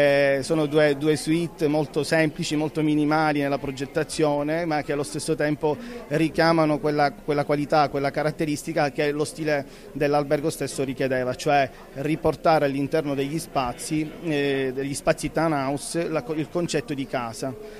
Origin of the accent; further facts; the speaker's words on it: Sicily, Italy; now in Rome, Italy; considerando che io sono siciliano, ormai adottato da un bel po' di tempo anche da Roma, da 5 anni sono anche romano